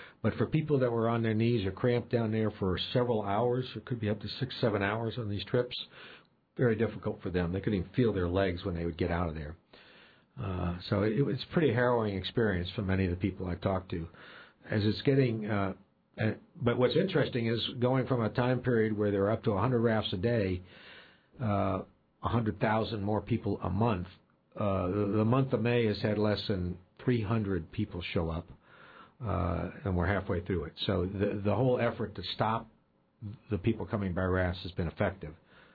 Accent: Alaska, United States; I mean, it was very interesting when people would hear that I was from Alaska in particular.

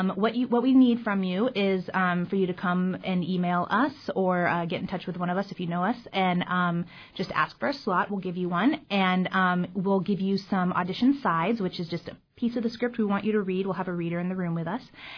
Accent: Seward, United States; I grew up in Seward, and we did a production of Charlie and the Chocolate Factory.

